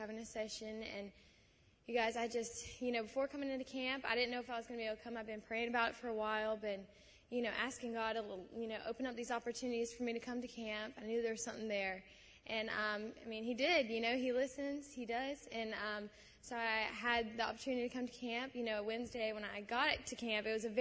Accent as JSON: {"language": "English", "town": "Columbia", "country": "United States", "said": "I'm from Columbia, so I drive an hour to be here."}